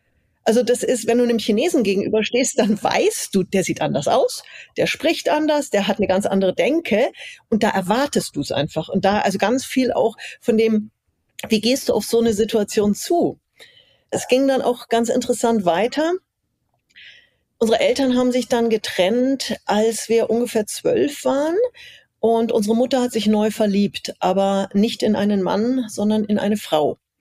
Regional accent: Munich, Bavaria, Germany; born there; Also ich wurde in München in der Tat als eineiger Zwilling geboren.

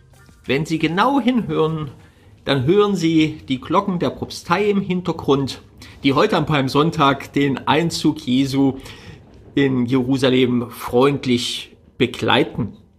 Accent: Germany; Ich bin in Deutschland groß geworden, ich bin von der Geschichte dieses Landes, von ihrer Kultur wie selbstverständlich geprägt worden.

